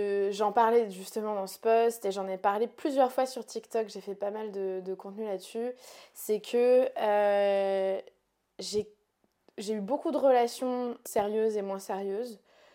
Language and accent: French; Paris, Île-de-France, France; je suis parisienne, mais en ce moment, j'en ai vachement marre de Paris.